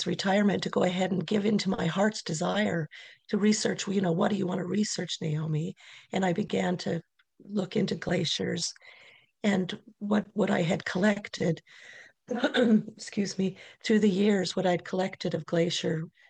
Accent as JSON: {"language": "English", "town": "Anchorage", "region": "Alaska", "country": "United States", "tie": "born or raised there", "said": "Okay, well, I was raised in Anchorage. I graduated from Diamond High School"}